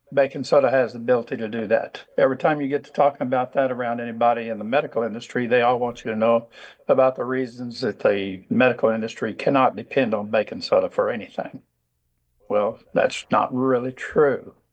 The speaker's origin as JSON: {"language": "English", "town": "Mountain View", "region": "Arkansas", "country": "United States", "tie": "born or raised there", "said": "I grew up in Mountain View, Arkansas"}